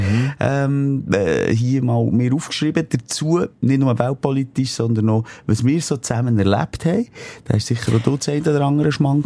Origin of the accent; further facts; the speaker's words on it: Switzerland; jetzt geht es ins Penalty-Schießen mit der Erfahrung als Schweizer.